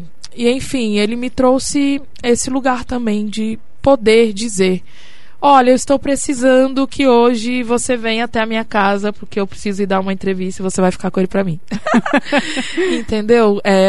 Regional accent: Brasília, Federal District, Brazil; now in Curitiba, Brazil; Sou brasiliense, radicado em Curitiba há 15 anos e comecei a cantar profissionalmente aqui também.

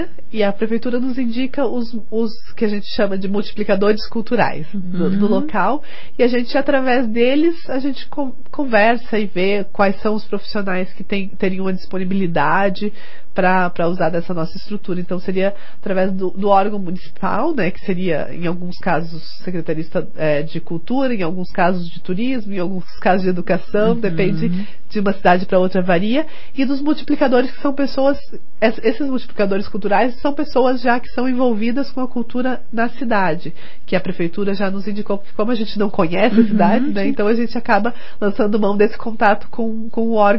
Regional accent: Brazil; a gente é brasileiro, a gente insiste

